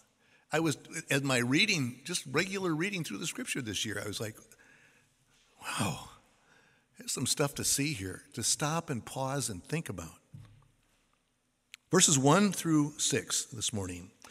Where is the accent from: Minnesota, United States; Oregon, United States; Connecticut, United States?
Minnesota, United States; Now, we came from Minnesota. We'd have from some pretty significant storms.